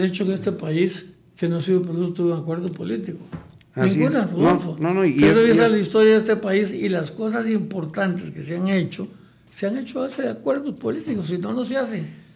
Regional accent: Costa Rica; sí les he dicho con toda la buena fe del mundo como costarricense

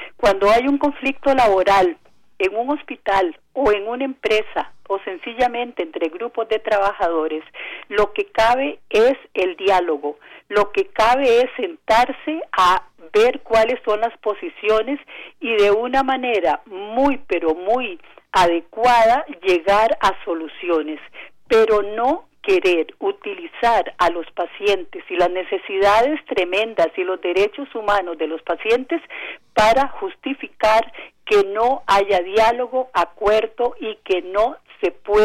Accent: Costa Rica; como costarricenses exijamos soluciones prontas

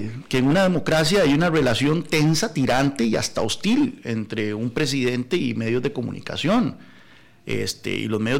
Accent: San Carlos, Alajuela, Costa Rica; Yo soy de San Carlos y cada vez que uno va para San Carlos pasa por Zarcero y Naranjo

